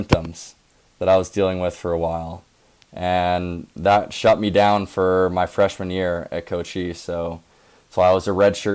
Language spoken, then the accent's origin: English; North Vancouver, British Columbia, Canada; Exactly, North Vancouver. Little, let's say 15-20 minutes from downtown.